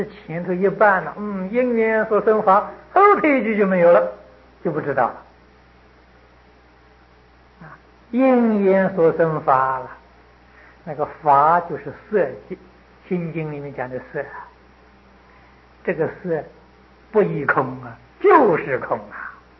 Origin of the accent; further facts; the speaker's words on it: China; 它这个经的名字我们中国人晓得了